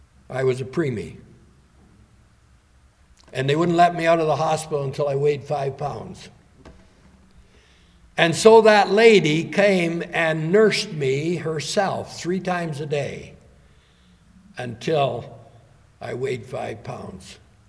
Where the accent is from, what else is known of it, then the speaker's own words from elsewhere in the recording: Toronto, Ontario, Canada; born there; When I was born, I was abandoned. I was just left in a hospital in Toronto.